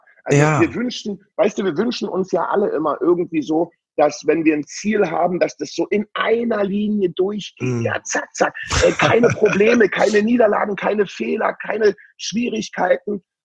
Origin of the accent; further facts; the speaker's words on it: East Germany, Germany; Ich habe alles gekauft im Westen, ich war ja aus der DDR